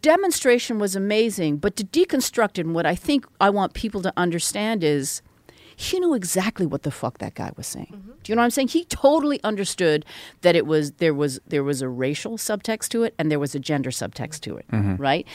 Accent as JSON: {"language": "English", "town": "Vancouver", "region": "British Columbia", "country": "Canada", "tie": "born there", "said": "if you're asking where I was born in Vancouver. My parents are Korean."}